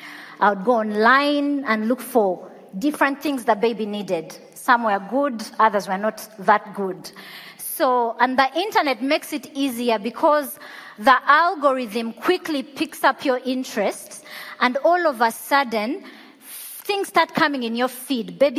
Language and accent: English; Uganda; And I come from Uganda